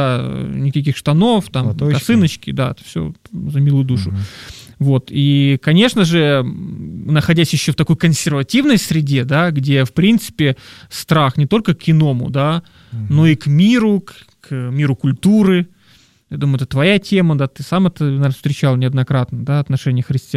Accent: Lviv, Lviv Oblast, Ukraine; чай не в Москве я родился, может, в Москве здесь ситуация другая, но, в принципе, она чуть отличается, даже в том же Львове я просто вырос в церкви еще более провинциальной.

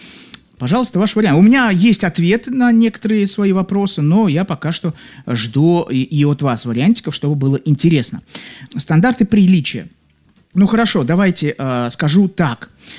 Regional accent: Saint Petersburg, Russia; Ан, вы удивитесь, я тоже из Петербурга.

